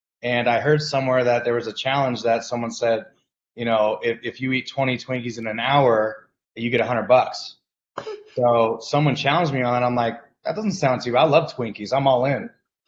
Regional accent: Concord, California, United States; also born or lived in Vallejo; I was born in Vallejo, but I grew up my first 4 years of my life in Concord, pretty much next to De La Salle.

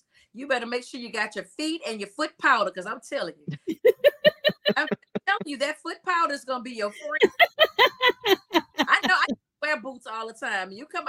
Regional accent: Houston, Texas, United States; Oh yeah, but I'm a Texan girl. I'm a Houston so I know rodeo time.

